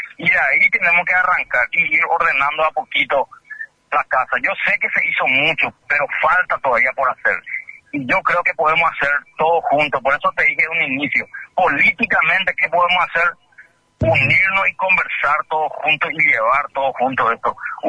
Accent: Ayolas, Misiones, Paraguay; tenemos que trabajar todos juntos, como ayolenses, como paraguayos que somos

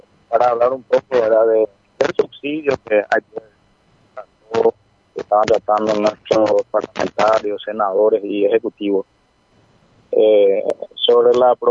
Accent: Paraguay; Aquí ya no existe color, aquí ya no existe. Acá somos nosotros los paraguayos.

